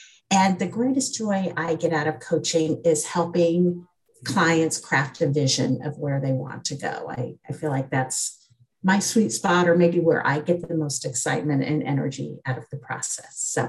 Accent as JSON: {"language": "English", "town": "Denver", "region": "Colorado", "country": "United States", "said": "But I'm actually from Denver, Colorado, and have been coaching for many years"}